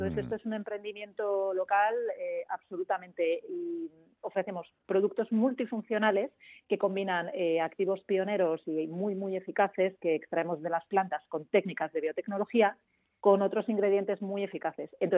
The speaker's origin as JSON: {"language": "Spanish", "town": "Madrid", "region": "Community of Madrid", "country": "Spain", "said": "que digo, somos todas madrileñas"}